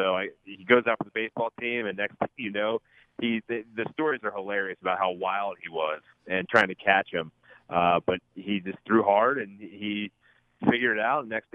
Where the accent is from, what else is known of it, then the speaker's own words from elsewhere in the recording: Cincinnati, Ohio, United States; Yeah, so I grew up in Cincinnati and started out my first 4 years in Roselawn. And then moved to Montgomery, where my parents still live to this day.